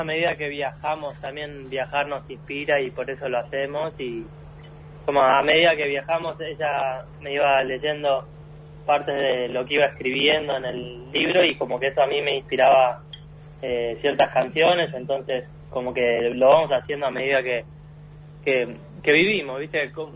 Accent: Pergamino, Buenos Aires Province, Argentina; Yo soy de Pergamino

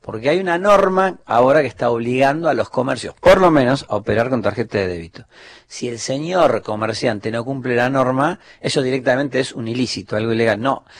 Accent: Argentina; como en la Argentina, somos argentinos

